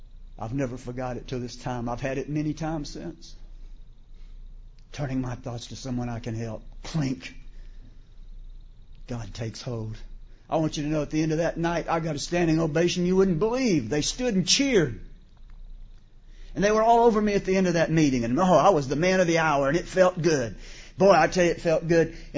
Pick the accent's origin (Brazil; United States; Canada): United States; Houston, Texas; born there; I was born in Houston, Texas, a certain date.